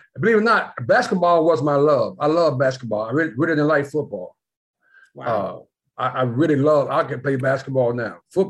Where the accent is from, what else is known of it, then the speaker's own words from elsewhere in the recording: Fairfield, Alabama, United States; also born or lived in Birmingham; I grew up in Fairfield, Alabama, but then we moved over to Bush Hills, which I was in sixth grade. And that's where I really started growing up and learning about people.